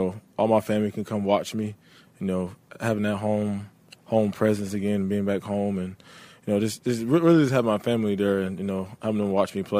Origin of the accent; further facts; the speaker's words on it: Yulee, Florida, United States; It's my hometown where I grew up. All my family's there, friends. This is home.